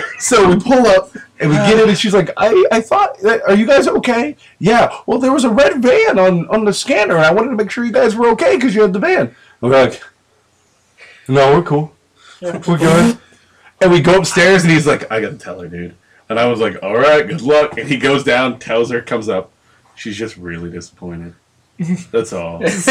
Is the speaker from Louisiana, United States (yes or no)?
no; Spokane, Washington, United States; I'm from Spokane.